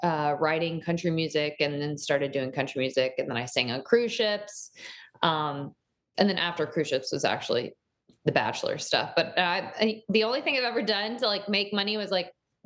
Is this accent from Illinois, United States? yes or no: no; Dallas, Texas, United States; Well, I grew up in Dallas, in Texas. I have two older brothers.